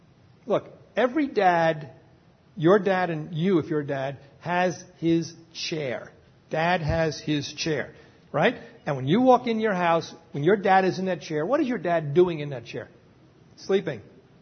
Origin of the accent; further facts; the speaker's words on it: California, United States; By the way, I'm from California.